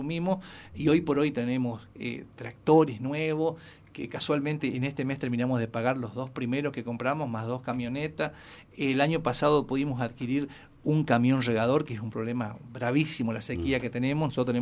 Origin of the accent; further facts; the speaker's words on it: Bermejito, Chaco, Argentina; Nosotros que nos criamos en un pueblo, hablo de mi pueblo Bermejito